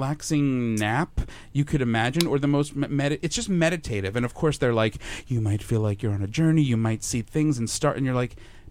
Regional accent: Long Island, New York, United States; I'm from Long Island, where people literally speed up so you can't...

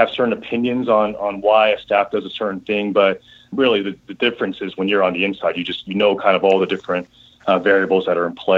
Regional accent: Houston, Texas, United States; And, you know, I'm from Houston, and, you know, my then fiance, now my wife, was in Houston.

